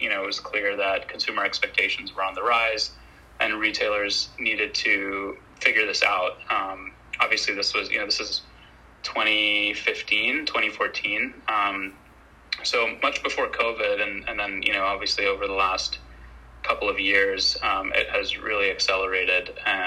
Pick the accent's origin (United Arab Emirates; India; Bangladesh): United Arab Emirates; Dubai; moved away as an adult; also born or lived in Michigan / Washington, D.C.; now in California, United States; I grew up in the Middle East, in Dubai for most of my life, and then moved out to the US for undergrad, went to Michigan where I studied computer engineering, and then moved to DC for a couple of years before moving out to California